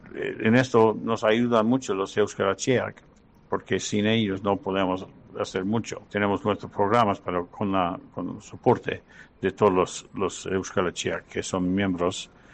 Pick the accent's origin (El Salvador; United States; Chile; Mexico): United States; Salt Lake City, Utah; born there; Yo me nací en Salt Lake City, Utah, pero mi madre vino de Euskal Herria a vivir aquí en los Estados Unidos en los años 50.